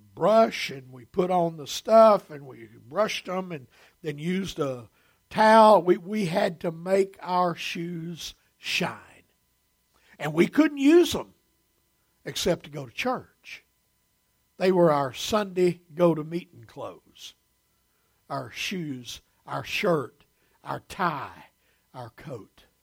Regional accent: Josephine, Texas, United States; When we grew up out in Josephine, Texas, we had three pair of shoes.

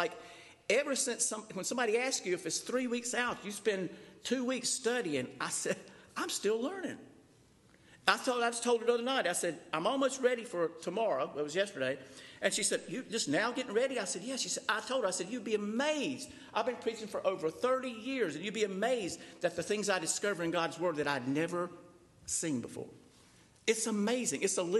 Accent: Thomasville, United States; I grew up in Thomasville on the south side of the tracks. We used to call it the South Side. We even have a church over there that's called South Side. So we called ourselves the South Side Boys. All I remember is we was pretty poor.

